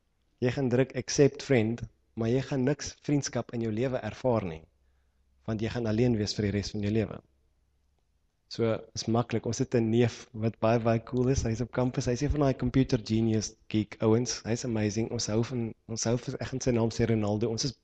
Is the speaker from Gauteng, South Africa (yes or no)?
yes; Pretoria, Gauteng, South Africa; also born or lived in Johannesburg; now in Cape Town, South Africa; Nou die Kaap is 'n weird plek. Ek kom uit Pretoria uit en Johannesburg uit vir lang jare.